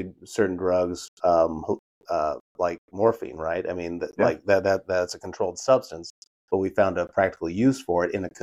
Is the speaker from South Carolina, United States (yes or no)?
no; Lincoln, Nebraska, United States; I'm from Lincoln, Nebraska.